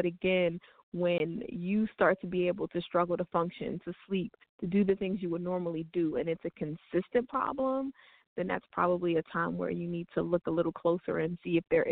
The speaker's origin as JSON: {"language": "English", "region": "New Jersey", "country": "United States", "tie": "born or raised there", "said": "My native Jersey"}